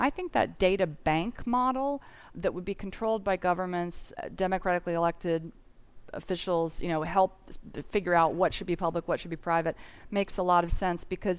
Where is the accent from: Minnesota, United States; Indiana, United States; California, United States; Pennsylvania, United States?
Indiana, United States; like where I grew up in Indiana, which is in the middle of the country. It's a red state. It's basically, you know, giant cornfields.